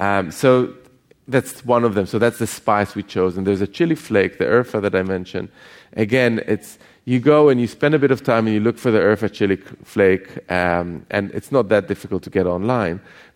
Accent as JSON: {"language": "English", "town": "Jerusalem", "region": "Jerusalem District", "country": "Israel", "tie": "born or raised there", "said": "the whole kind of marketplace that we were growing up in Jerusalem"}